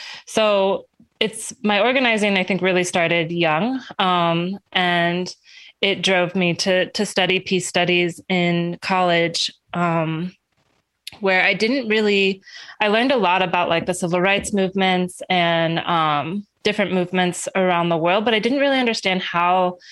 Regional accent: Houston, Texas, United States; And so I'm from Texas. I was born and spent half of my first years in Houston, Texas.

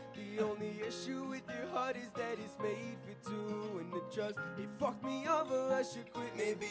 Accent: Montreal, Quebec, Canada; I'm from Montreal.

